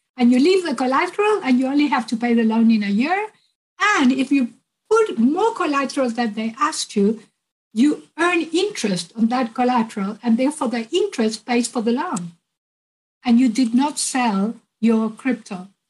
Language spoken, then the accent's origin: English; Uruguay; As you know, I'm originally from Uruguay.